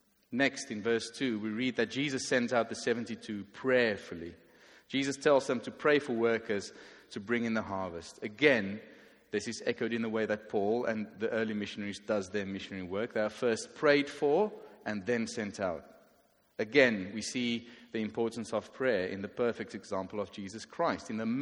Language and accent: English; South Africa; I'm originally from South Africa